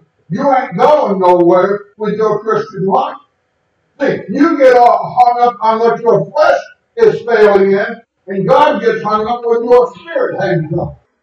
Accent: Hackney, London, United Kingdom; born there; I was born in Hackney Hospital many years ago, early in the morning

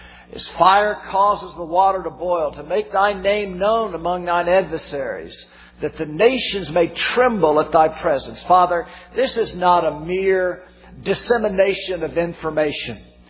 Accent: the South, United States; accent: Southern; You can't understand me through my southern accent, can't you?

